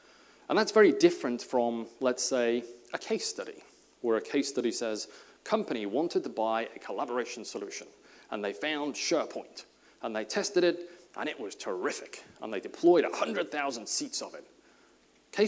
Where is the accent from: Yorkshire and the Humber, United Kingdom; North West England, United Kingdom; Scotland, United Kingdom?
North West England, United Kingdom; Liverpool; because I'm from Liverpool, I stole it from somebody else's website.